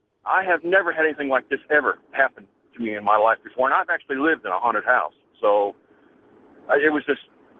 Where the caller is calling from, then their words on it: Tulsa, Oklahoma, United States; I'm calling from Tulsa, KFKQ.